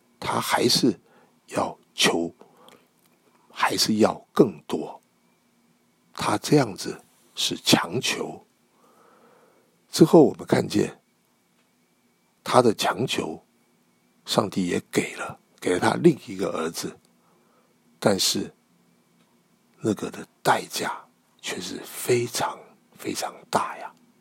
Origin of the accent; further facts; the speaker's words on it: China; 在希伯来文化里面，取名字非常的重要，就和我们中国人一样